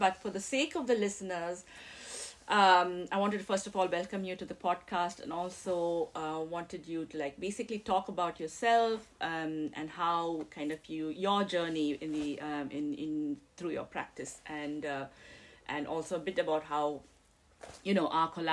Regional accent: India; also born or lived in Germany; now in United Kingdom; So I'm from India, as my listeners know

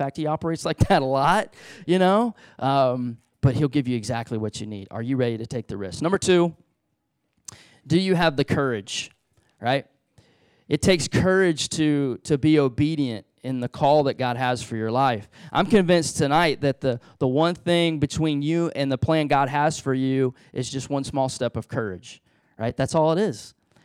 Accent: Beaumont, Texas, United States; I have many great memories of growing up in Southeast Texas, in Beaumont, Texas, not too far from here

